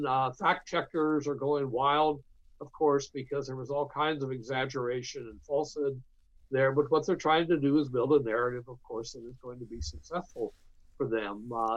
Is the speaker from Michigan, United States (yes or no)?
yes; Ann Arbor, Michigan, United States; I grew up in Ann Arbor, or was living in Ann Arbor at the time of the Detroit riots.